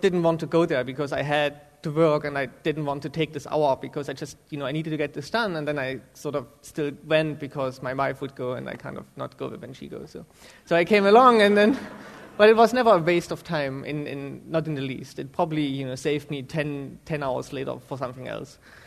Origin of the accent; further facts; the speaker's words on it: Germany; English is a second language; I'm from Germany, so I have a weird accent.